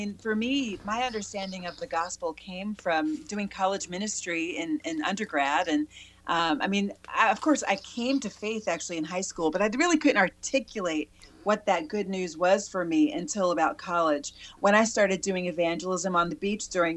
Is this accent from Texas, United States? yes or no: no; Cape May, New Jersey, United States; 15 minutes from my house where I grew up in Cape May